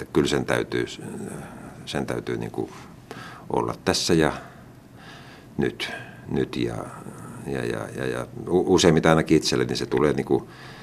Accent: Espoo, Uusimaa, Finland; Et itse lapsuudessa asuin Espoossa ja Espoota nykyään pidetään aika edistyneenä, niin kyllä meillä oli puuse oli pihan perällä.

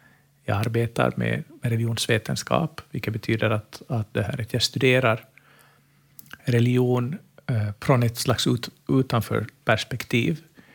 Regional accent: Finland; Jag var dålig på finska när jag var barn, som en äkta finlandssvensk.

